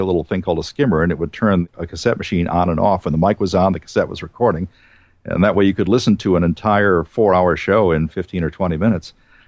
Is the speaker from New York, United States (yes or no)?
no; Cleveland, Ohio, United States; there was a DJ who I greatly admired growing up in Cleveland.